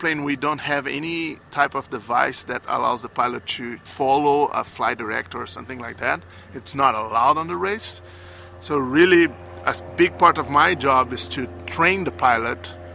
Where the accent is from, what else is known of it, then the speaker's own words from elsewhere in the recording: Belo Horizonte, Minas Gerais, Brazil; I grew up in Brazil in a city called Belo Horizonte.